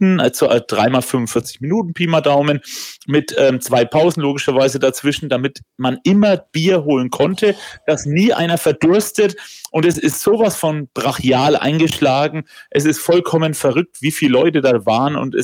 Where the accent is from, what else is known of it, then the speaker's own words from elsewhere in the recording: Bavaria, Germany; ich bin Franke